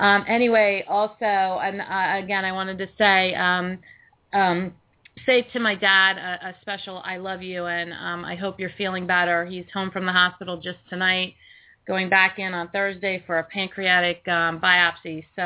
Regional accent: Ohio, United States; And I'm from Ohio.

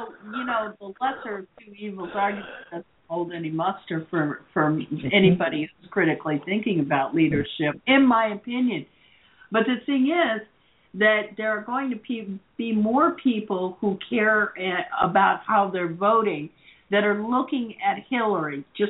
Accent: Florida, United States; Listen, I'm from Florida.

